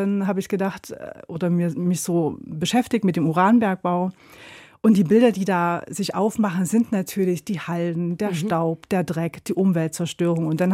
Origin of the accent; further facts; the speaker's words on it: Gera, Thuringia, Germany; ich bin ja aufgewachsen in Gera